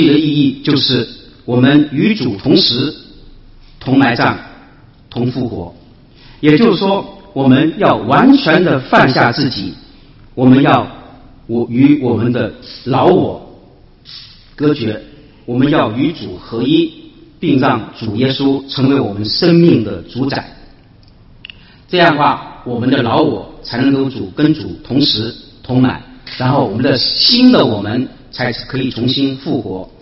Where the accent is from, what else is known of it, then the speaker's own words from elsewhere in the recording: China; 但是我们中国人的家长，他们也陪伴小孩去游泳